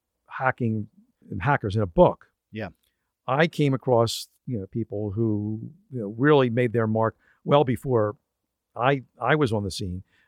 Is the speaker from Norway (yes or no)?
no; Philadelphia, Pennsylvania, United States; Then I went back to my hometown of Philadelphia and figured, well, I might as well try to be a writer